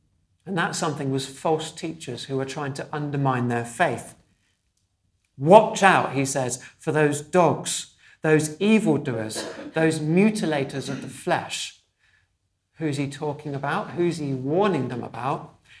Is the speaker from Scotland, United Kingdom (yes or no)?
no; Dunstable, East of England, United Kingdom; I was out on my racing bike in my hometown of Dunstable